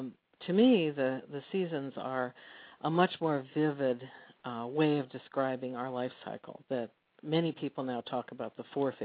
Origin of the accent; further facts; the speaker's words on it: Alaska, United States; I had the privilege of growing up in Alaska.